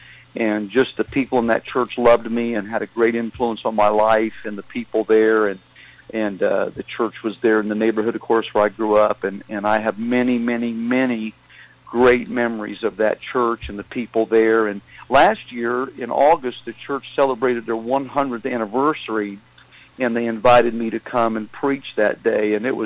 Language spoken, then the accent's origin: English; Marion, Ohio, United States; also born or lived in Tennessee; I was born in Tennessee, but we moved to Ohio there to Marion when I was I'm not sure how old I was, but I know we were there in 1962 because my brother was born in Marion